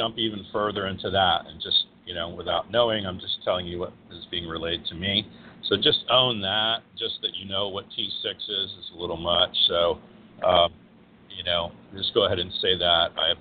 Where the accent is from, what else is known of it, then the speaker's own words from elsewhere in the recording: the South, United States; too bad, I'm from the South, and I'm, you know, the old guy now